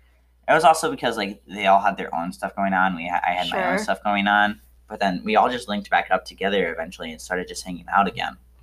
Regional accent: Traverse City, Michigan, United States; Growing up in Traverse City

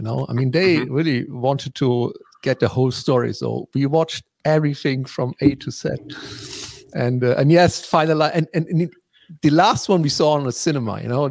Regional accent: East Germany, Germany; the most important thing, positive thing I remember from growing up in East Germany

